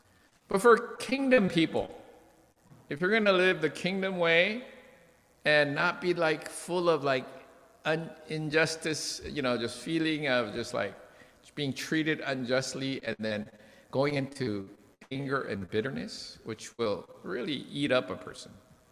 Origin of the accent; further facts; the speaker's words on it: United States; And this is especially not easy for Americans, because we grew up in America seeking justice.